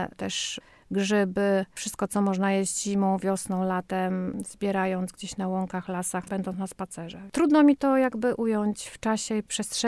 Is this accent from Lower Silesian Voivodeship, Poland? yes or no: no; Rągowo, Warmian-Masurian Voivodeship, Poland; Moje życie do podstawówki toczyło się właśnie na łonie pól. Mieszkałam na Mazurach, urodziłam się w Rągowie